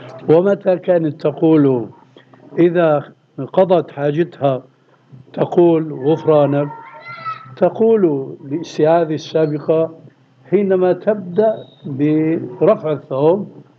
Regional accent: Syria; هلا عندنا في سوريا مثلا في منطقة اسمها الغوطة، الغوطة لأنها منخفضة عن دمشق

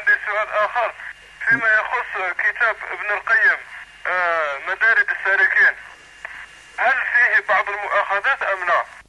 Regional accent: Algeria; أن بعض من الأفراد من بلادنا الجزائر يعني تطوعوا

